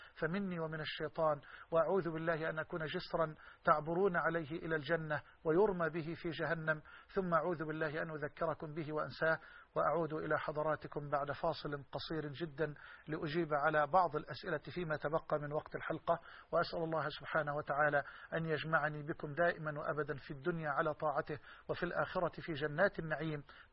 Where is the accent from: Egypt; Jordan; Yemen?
Egypt